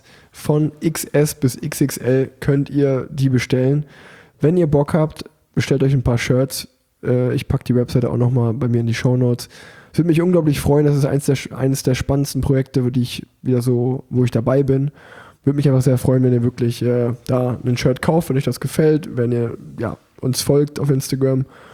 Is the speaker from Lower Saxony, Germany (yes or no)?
no; Cologne, North Rhine-Westphalia, Germany; Wir kommen alle aus Köln.